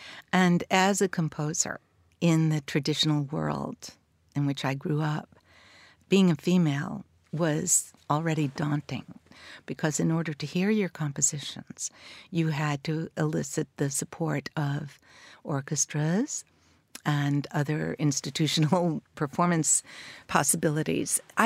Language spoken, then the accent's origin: English; Massachusetts, United States; I'm from the East, so I grew up outside of Boston.